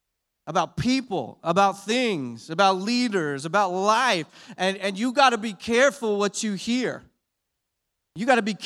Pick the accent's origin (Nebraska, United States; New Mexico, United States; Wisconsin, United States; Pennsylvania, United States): Pennsylvania, United States; Philadelphia; now in Texas, United States; You know, I live in Texas now. I'm not a Texan. I try to claim it. I grew up in Philadelphia, though.